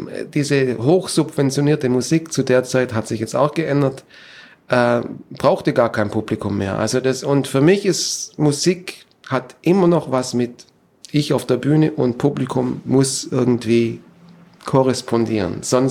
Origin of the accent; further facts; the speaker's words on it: Germany; moved away as an adult; Ja, und wegen dem bin ich auch eigentlich aus Deutschland weg, weil die sehr scheuklappen